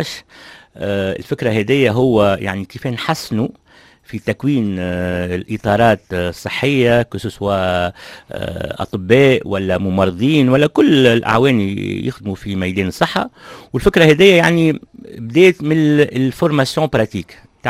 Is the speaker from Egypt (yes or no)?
no; Tunisia; also born or lived in England; انا روحت من انجلترا اون 2012 بعد الثورة، وقلت ان ماذا بيا نستثمر في بلادي.